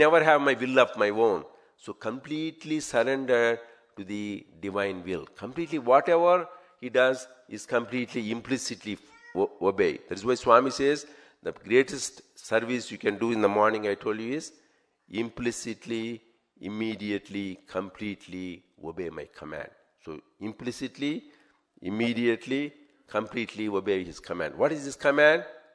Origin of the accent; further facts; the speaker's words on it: South Africa; So I'm from South Africa, not from Fiji.